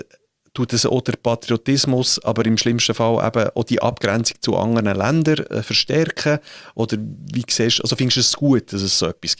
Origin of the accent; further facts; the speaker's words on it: Bern, Switzerland; also born or lived in Italy; Ich bin aus Segondo aufgewachsen, also ich bin in Bern geboren, aber ich habe zuerst wirklich nur die italienische Schule gemacht. Meine Eltern sind beide aus Italien und dann sind wir auf Italien, wo ich 10 war. Mit 12 zurück